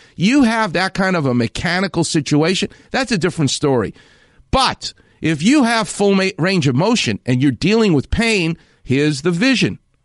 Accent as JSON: {"language": "English", "region": "New York", "country": "United States", "said": "I'm from New York. We hate things."}